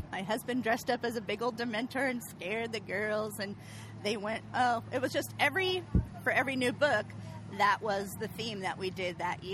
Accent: Magalia, California, United States; I'm from Magalia, California.

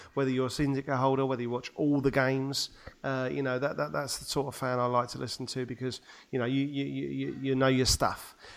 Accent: Leigh-on-Sea, East of England, United Kingdom; from Leon C in Essex

